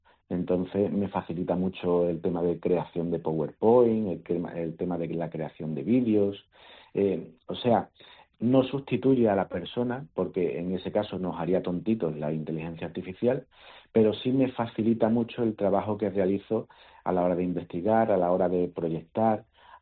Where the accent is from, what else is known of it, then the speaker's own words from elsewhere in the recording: San Juan del Puerto, Andalusia, Spain; Y en mi pueblo, en San Juan del Puerto, como me conocen y saben que me gustan estas cositas